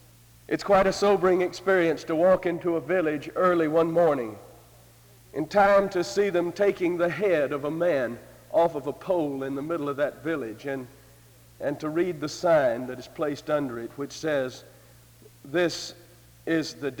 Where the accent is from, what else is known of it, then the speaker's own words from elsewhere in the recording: United States; not knowing I'm a missionary, but because I'm an American.